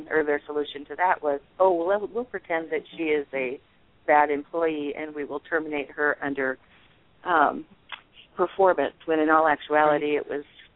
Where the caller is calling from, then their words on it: Nebraska, United States; Nebraska. Right in the middle.